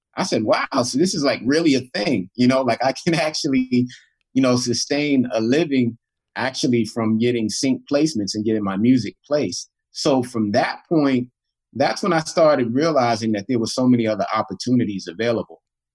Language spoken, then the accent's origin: English; Queens, New York, United States; I grew up in Queens, New York, so for me, I saw a lot of different Queens musicians